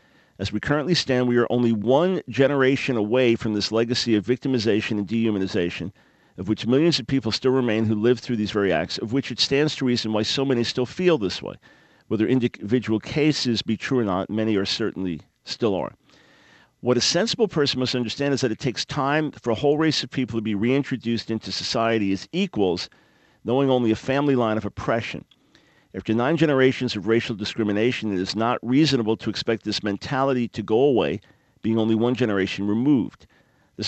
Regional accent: New York, United States; Growing up in New York, born in New York City, first couple of years of school in New York City, then moved to Long Island.

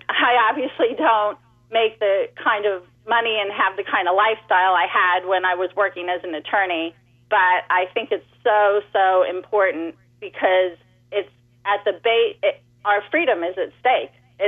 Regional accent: New York, United States; You know, I'm a New Yorker. I was surrounded by very liberal people, not religious people, you know, mostly secular.

